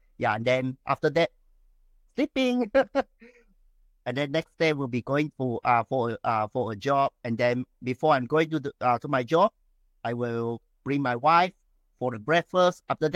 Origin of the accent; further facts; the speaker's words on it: Malaysia; I'm the Taoist from Malaysia.